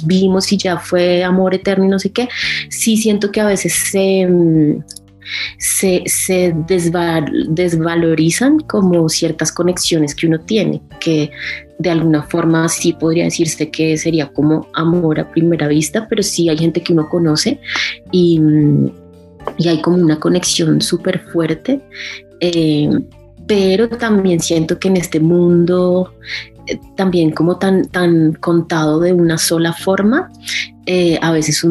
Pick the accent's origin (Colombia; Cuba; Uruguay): Colombia; Bogotá; born there; Sí, pues yo nací aquí en Bogotá, mi abuela es de Boyacá y entonces también me siento muy de Boyacá también. Pero sí, yo nací acá, digamos.